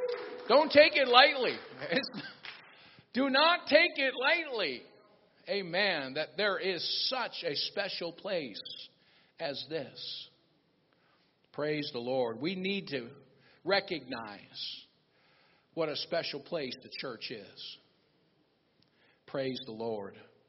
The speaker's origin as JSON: {"language": "English", "region": "Virginia", "country": "United States", "tie": "born or raised there", "said": "My experience of growing up in God in Virginia, that church there holds a very special place in my heart."}